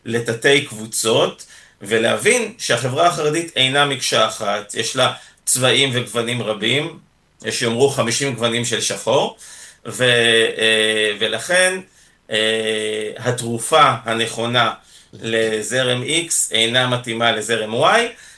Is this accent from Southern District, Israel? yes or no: yes; Ruhama, Southern District, Israel; אני גדלתי בקיבוץ רוחמה, שם אני מתגורר גם היום, כחבר קיבוץ ובן חוזר, וגדלתי בקהילה של לינה משותפת, קיבוץ שיתופי.